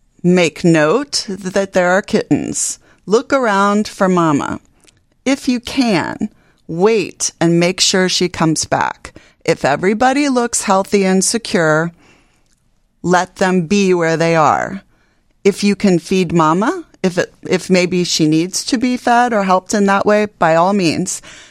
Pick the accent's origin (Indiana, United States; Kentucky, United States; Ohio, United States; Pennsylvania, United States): Ohio, United States; Cincinnati; now in Chicago, United States; I hail from Cincinnati, of course, and our really good shelters also know how to do that.